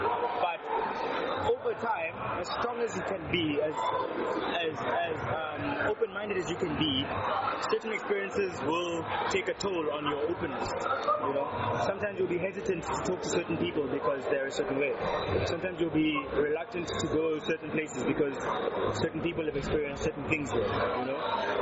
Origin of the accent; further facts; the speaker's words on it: South Africa; I'm a South African. This is South Africa.